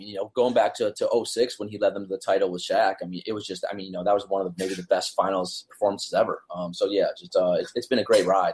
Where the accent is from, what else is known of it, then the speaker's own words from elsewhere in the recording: Wisconsin, United States; So I'm actually from Wisconsin. So I still root for the Milwaukee Bucks